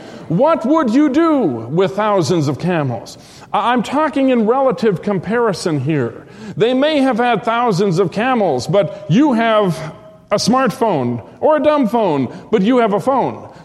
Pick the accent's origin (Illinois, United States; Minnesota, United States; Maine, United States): Minnesota, United States; there were lumber mills and lumber camps in the northern United States, state I grew up in Minnesota.